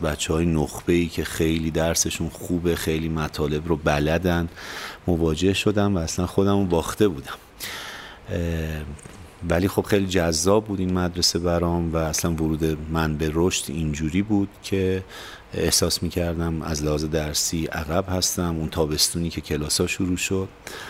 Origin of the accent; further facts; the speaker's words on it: Kermanshah, Iran; من سالهای ابتدایی و کودکیم رو در کرمانشاه بودم، مصادف با جنگ بود